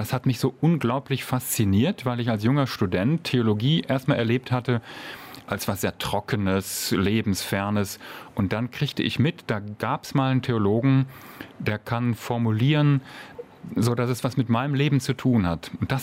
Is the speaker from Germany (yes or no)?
yes; North Rhine-Westphalia, Germany; Ich komme aus dem Sauerland.